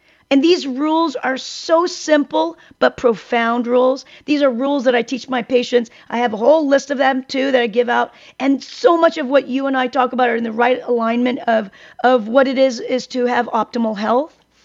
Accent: South Korea; born there; English is a second language; I lived in a third world country at the time. I was born in Korea. And back then, you know, the water was just horrific.

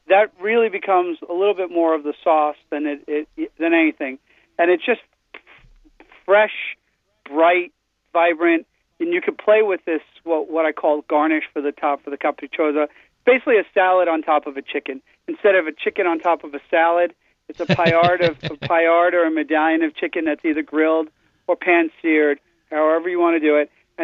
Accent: Bronx, New York, United States; Even growing up in the Bronx in the late 70s, early 80s

